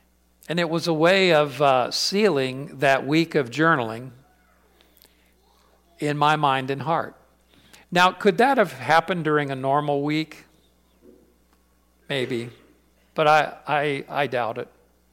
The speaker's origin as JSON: {"language": "English", "region": "Florida", "country": "United States", "tie": "born or raised there", "said": "I grew up in Florida, so it was back in my home area."}